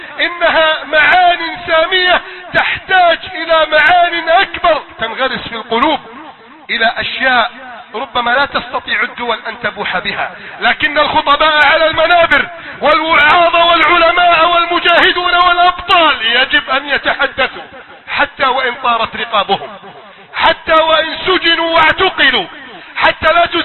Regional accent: Egypt; بلدنا مصر

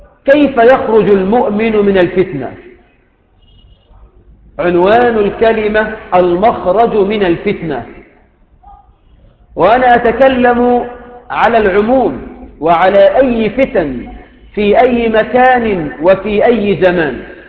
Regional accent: Egypt; اللهم اجعل بلدنا مصر آمنة مطمئنة، رخاء سخاء

